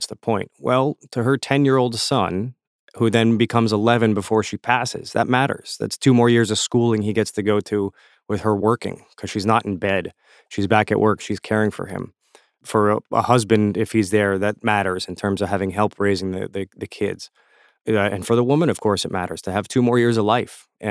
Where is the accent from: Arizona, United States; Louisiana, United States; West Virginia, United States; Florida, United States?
Florida, United States; learned Creole in South Florida growing up. And, you know, I think in anything that we do, you know, I'm an American